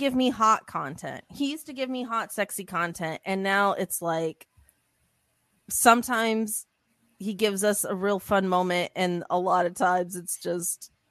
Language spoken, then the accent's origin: English; Philadelphia, Pennsylvania, United States; I'm an Eagles fan. I like football. I'm from Philadelphia.